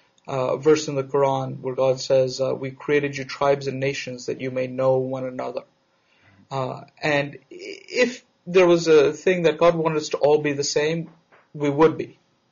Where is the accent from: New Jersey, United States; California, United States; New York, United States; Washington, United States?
New York, United States; Queens; I grew up in Queens, New York, surrounded by a very large and diverse Jewish community, European Jewry, Middle Eastern Jewry, Persian